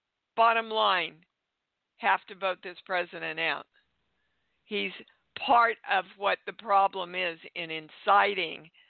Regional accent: Kansas, United States; I was raised in Kansas.

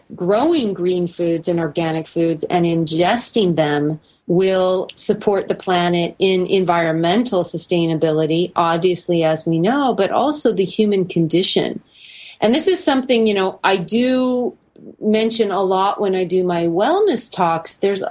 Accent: California, United States; We know now the Central Valley, I'm from California, and we're hearing it a lot

